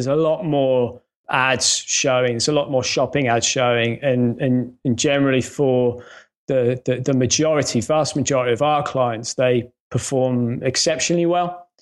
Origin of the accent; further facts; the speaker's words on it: Coventry, West Midlands, United Kingdom; now in Northampton, United Kingdom; Well, no, I grew up in Coventry.